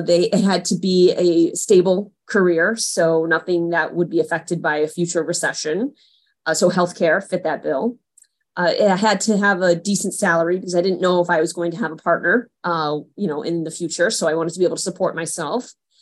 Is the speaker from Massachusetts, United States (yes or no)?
yes; Massachusetts, United States; No, yeah, born and raised in Massachusetts.